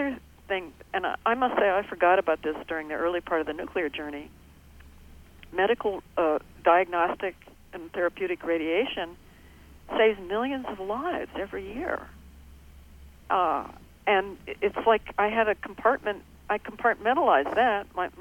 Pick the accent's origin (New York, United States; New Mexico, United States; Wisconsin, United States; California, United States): New Mexico, United States; I grew up in New Mexico, which is naturally high in uranium, you know, part of the Colorado Plateau, the north part.